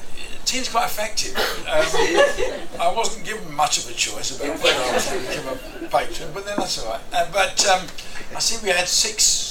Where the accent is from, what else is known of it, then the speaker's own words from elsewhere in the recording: London, United Kingdom; as a Londoner who'd never really been north and thought it was all coal mines until I came here, I fell in love with the north of England.